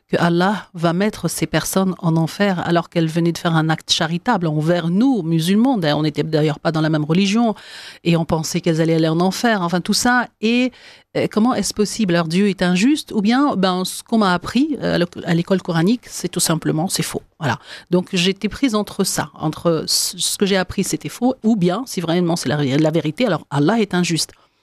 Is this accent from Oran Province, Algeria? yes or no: yes; Oran, Oran Province, Algeria; moved away; also born or lived in Tlemcen; je suis née en Algérie dans les années 60, donc en 65 comme je le décris. J'ai grandi dans une ville nommée Oran, à l'ouest. Donc je suis née à Tlemcen, j'ai grandi à Oran. Et je suis issue d'une famille donc musulmane